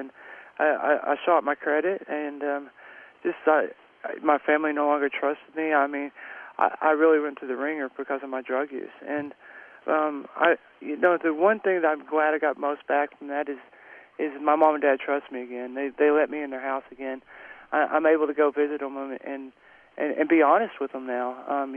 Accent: Dallas, Texas, United States; I grew up in Dallas, Texas.

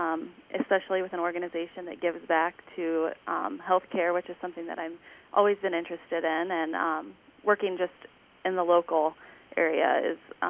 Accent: Polk City, Iowa, United States; now in Audubon, United States; I grew up in Polk City. I went to North Polk High School and then went to college up in Buena Vista in Storm Lake.

